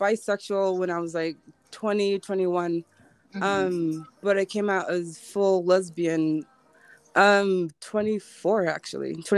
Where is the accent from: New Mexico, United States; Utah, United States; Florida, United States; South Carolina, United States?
Utah, United States; Salt Lake City; I am from Salt Lake City.